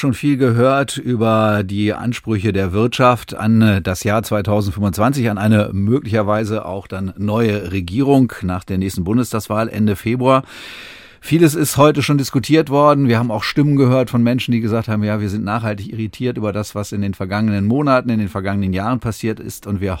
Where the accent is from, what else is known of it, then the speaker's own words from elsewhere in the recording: Lower Saxony, Germany; auch bei uns in Niedersachsen.